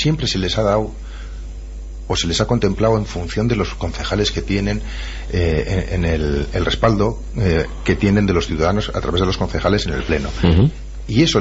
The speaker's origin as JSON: {"language": "Spanish", "region": "Navarre", "country": "Spain", "said": "Y nos acepten como somos y nos apoyen como navarros."}